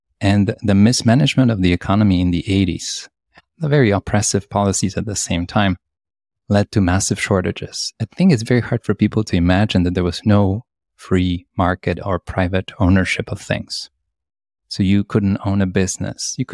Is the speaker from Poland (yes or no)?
yes; Poland; Me growing up in Poland in the 1980s, really rhymes